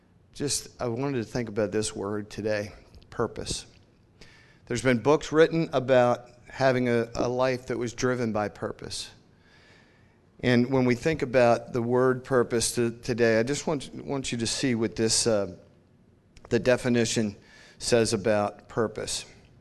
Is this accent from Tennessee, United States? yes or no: no; Seattle, Washington, United States; Oh, good, we can do the whole, hey, go Hawks and all that. We're from Seattle.